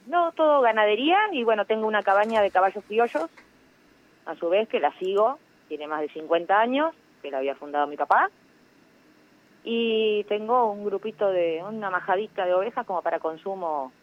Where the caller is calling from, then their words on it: La Pampa, Argentina; Tengo 54 años y estoy en el departamento de Ucal.